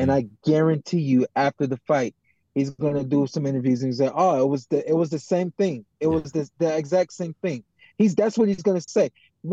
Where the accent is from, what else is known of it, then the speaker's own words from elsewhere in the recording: Australia; The one thing, as an Australian rooting for Tim, I would tell you to be concerned about, Fundora punches down.